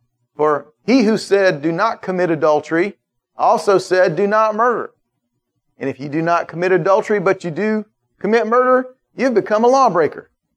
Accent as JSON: {"language": "English", "town": "Atlanta", "region": "Georgia", "country": "United States", "tie": "born or raised there", "said": "I grew up in Atlanta, and Northeast Atlanta. I played football and baseball and stuff at the park that was just down the street from where I grew up."}